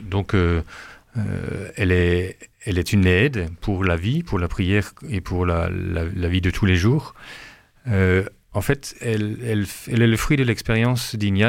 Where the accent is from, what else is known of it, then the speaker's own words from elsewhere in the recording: Grand Est, France; mon village de 530 habitants, la moitié catholique, l'autre moitié protestant, puisque je suis alsacien.